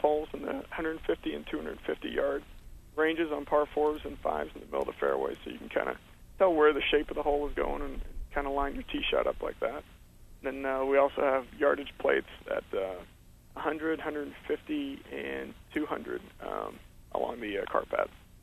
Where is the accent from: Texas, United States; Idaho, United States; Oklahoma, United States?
Oklahoma, United States; I'm originally from Oklahoma.